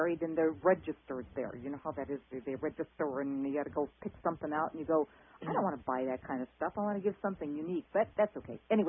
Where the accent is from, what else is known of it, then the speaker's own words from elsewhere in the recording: Chicago, Illinois, United States; When I was growing up in South Chicago, those were called weapons.